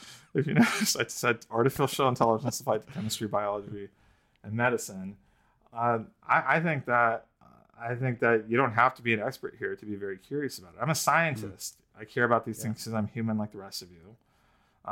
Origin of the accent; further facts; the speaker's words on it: India; Dealing with cultural conflicts I didn't really fully understand as an Indian in an entirely white Christian context.